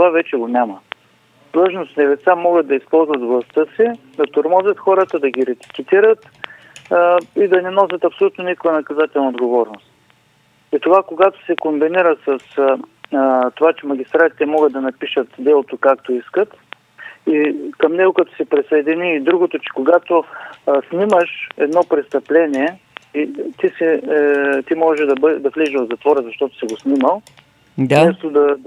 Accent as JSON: {"language": "Bulgarian", "town": "Ruse", "region": "Ruse Province", "country": "Bulgaria", "said": "Аз понеже съм от Русе, тук имаме такъв случай."}